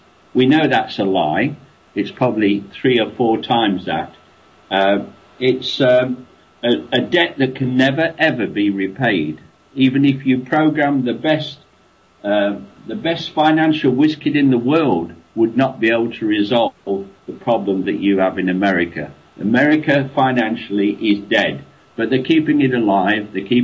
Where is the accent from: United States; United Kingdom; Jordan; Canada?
United Kingdom; now in Australia; I'm British, actually, but I'm dual citizenship. I'm British-Australian, and I've been in and out of the UK